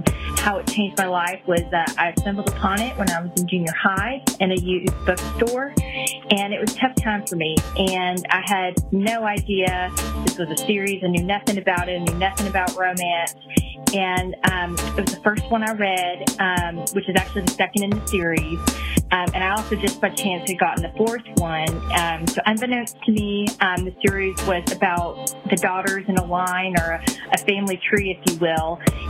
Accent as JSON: {"language": "English", "region": "Texas", "country": "United States", "said": "I'm from Texas."}